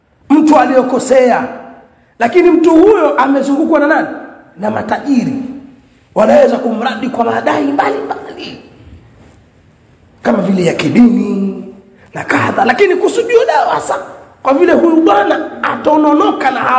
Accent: Pangani, Tanga Region, Tanzania; Au tutoe mifano kule kwetu Pangani, mahizbi wenzio.

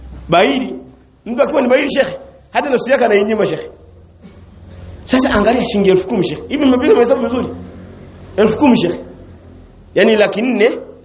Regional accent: Vingunguti, Dar es Salaam, Tanzania; Mimi natoka Vingunguti

